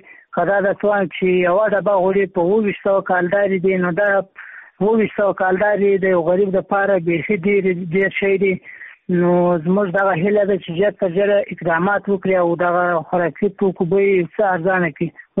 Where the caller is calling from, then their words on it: Kandahar, Afghanistan; همدار زه د میوند ولسوالۍ څخه درسره پاره کوم.